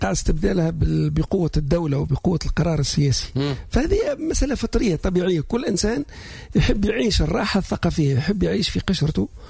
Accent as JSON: {"language": "Arabic", "region": "North West", "country": "Tunisia", "tie": "born or raised there", "said": "أنا ولد الشمال الغربي"}